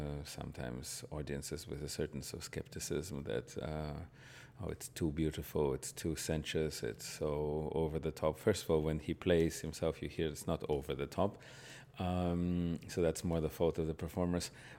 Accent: Russia; English is a second language; moved away; Well, growing up in Russia or Soviet Union at the time, Rachmaninoff was certainly a towering musical figure.

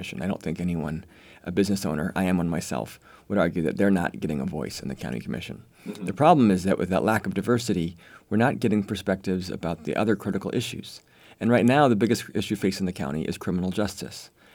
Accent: Spokane Valley, Washington, United States; I'm a local kid who, you know, grew up here since my 1975, the year I was born out in Spokane Valley.

